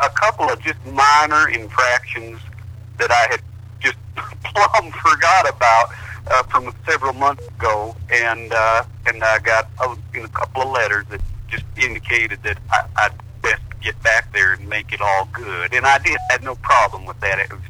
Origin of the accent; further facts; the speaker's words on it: Mooney's Gap, Tennessee, United States; I grew up in East Tennessee, in Mooney's Gap in Cock County, right in the midst of the Smoky Mountains there.